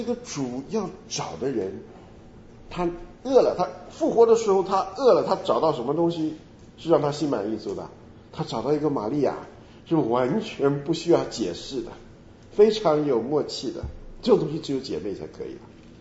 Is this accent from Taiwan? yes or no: no; China; 我们中国人讲说是公的，是吧？